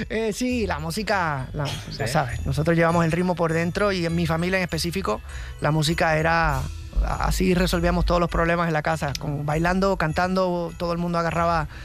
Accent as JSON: {"language": "Spanish", "country": "Puerto Rico", "said": "Casi siempre es comida típica de mi tierra, de Puerto Rico"}